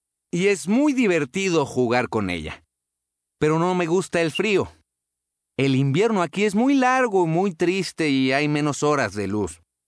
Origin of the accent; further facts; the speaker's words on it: Santo Domingo, Distrito Nacional, Dominican Republic; now in Vermont, United States; Soy de Santo Domingo en la República Dominicana. Ahora vivo en Vermont.